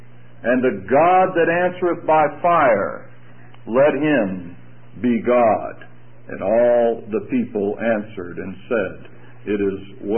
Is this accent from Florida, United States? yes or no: yes; Florida, United States; Now, that doesn't mean much to me since I'm from Florida